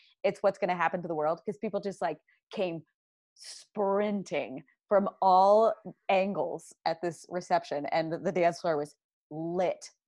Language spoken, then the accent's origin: English; Washington, Missouri, United States; where I grew up in Washington, Missouri